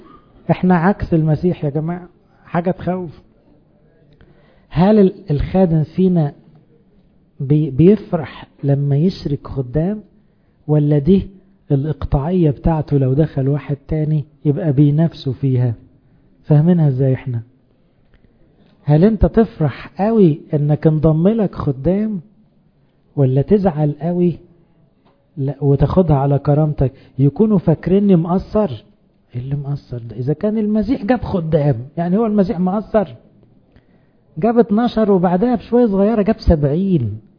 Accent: Egypt; احنا كمصريين وكأقباط برضو

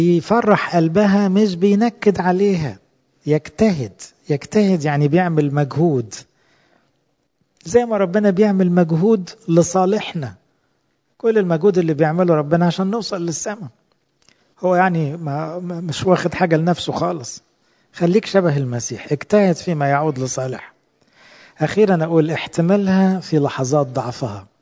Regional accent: Upper Egypt, Egypt; أنا صعيدي على فكرة، بس ده ما يتعارضش

